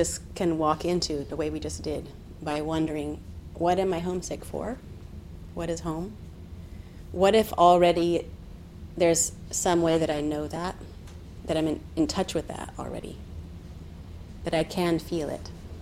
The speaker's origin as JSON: {"language": "English", "town": "Atlanta", "region": "Georgia", "country": "United States", "tie": "born or raised there", "said": "But I did grow up in Atlanta. And when I say I'm from Atlanta, people say, oh, I've been there, I've been to the airport."}